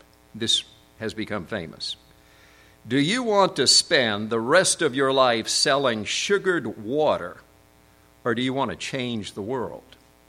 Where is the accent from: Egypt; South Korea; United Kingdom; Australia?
South Korea; But when I was growing up in Korea, my dad had a devotional by a Frenchman